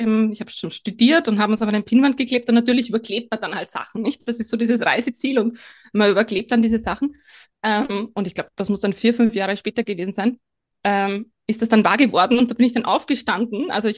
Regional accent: Lower Austria, Austria; moved away as an adult; Aber ich bin gebürtige Österreicherin, bin in einem sehr kleinen Dorf in Niederösterreich aufgewachsen, lebe aber seit meinen 20 Jahren im Ausland.

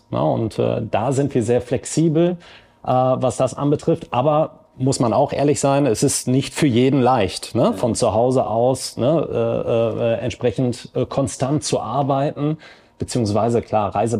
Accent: Detmold, North Rhine-Westphalia, Germany; Ich habe auch 10 Jahre im Rheinland gelebt, bin dann aber in meine Heimat nach Ostwestfalen, nach Detmold gezogen, von daher nicht weit von euch hier in Bielefeld entfernt.

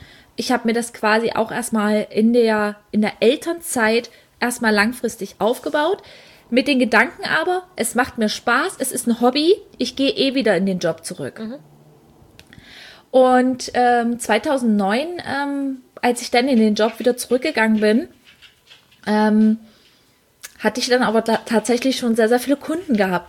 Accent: Dessau, Saxony-Anhalt, Germany; born there; ich komme gebürtig aus Dessau

